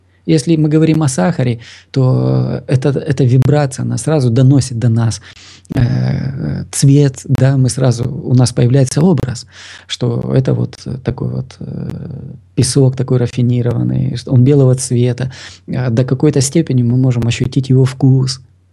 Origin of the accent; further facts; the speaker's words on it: Ukraine; ну вот я с Украины, да, там украинский борщ, к примеру